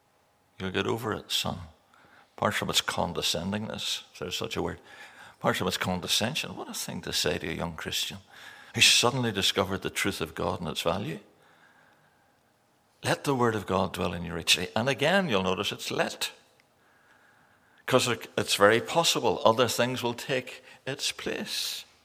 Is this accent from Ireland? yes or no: yes; Ireland; You'll excuse me, I'm Irish basically, so I don't know any better.